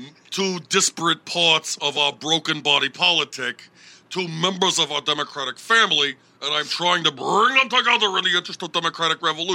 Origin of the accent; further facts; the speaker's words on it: New York City, New York, United States; I drive around Burlington honking everywhere. Why? I'm a New Yorker!